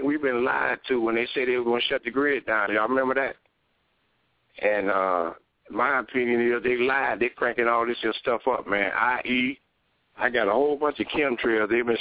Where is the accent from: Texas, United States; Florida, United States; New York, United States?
Florida, United States; I'm from Florida, man. I'm from South Florida.